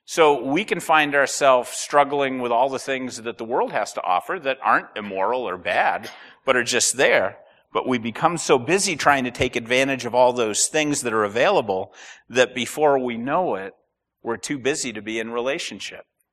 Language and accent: English; United States; How does the fact that I'm an American living in this culture shaping my view of church?